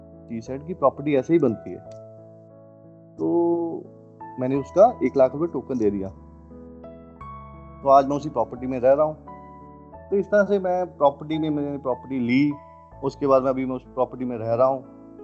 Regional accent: Una, Himachal Pradesh, India; Basically मैं हिमाचल से हूँ। हिमाचल में एक जगह है उन्ना, वहाँ से हूँ।

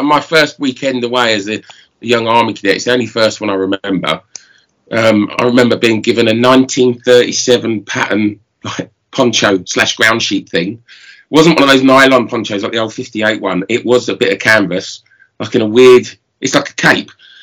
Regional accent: London, United Kingdom; And I was born in London. So I'm a London boy. I'm a born again country boy now.

